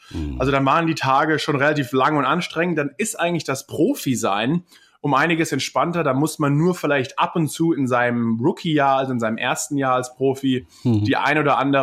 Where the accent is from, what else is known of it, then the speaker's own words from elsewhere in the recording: Germany; ich komme aus Deutschland, ich kann auch Football spielen